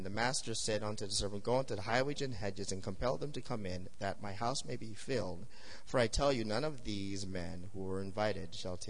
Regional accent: Canada; I'm a Tim Hortons guy because I'm, you know, I'm Canadian

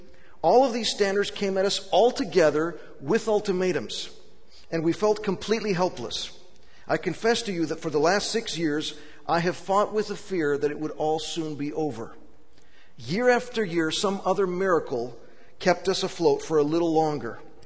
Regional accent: Greece; my parents arrived in Greece as missionaries with me in 1966. I grew up in Greece and went to Greek schools, and I'm fluent in the language.

